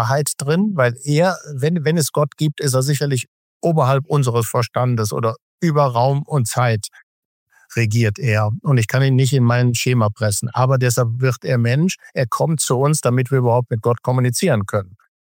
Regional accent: Rhineland, Germany; Ich bin Rheinländer.

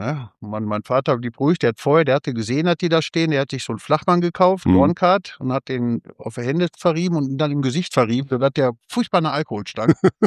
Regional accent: Duisburg, North Rhine-Westphalia, Germany; now in Voerde, Germany; Ich bin Ruhrpott-Kind, ja.

